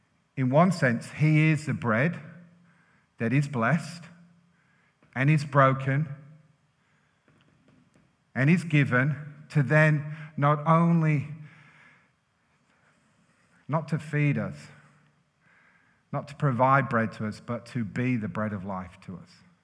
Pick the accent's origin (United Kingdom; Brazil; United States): United Kingdom; England; Whether it's having chocolate fingers and a cup of tea, because we're from England.